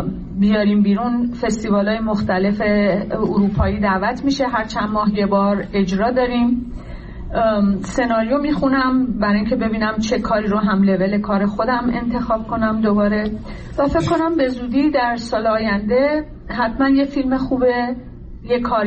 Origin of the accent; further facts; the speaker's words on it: Iran; now in Paris, France; من 1 سال و یه خورده است از ایران اومدم بیرون، فعلا در پاریس ساکن هستم،